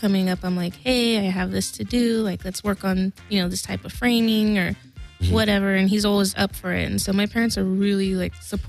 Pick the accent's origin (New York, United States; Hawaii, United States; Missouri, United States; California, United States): California, United States; La Puente; I grew up in the San Gabriel Valley, mainly around the La Puente, West Covina area.